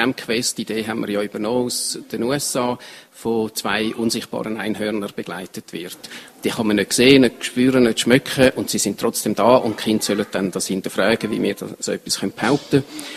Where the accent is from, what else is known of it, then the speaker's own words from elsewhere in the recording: Zurich, Switzerland; etwas, was ich als Zürcher kann sagen kann, ich habe die Umgebung da überhaupt nicht kennt.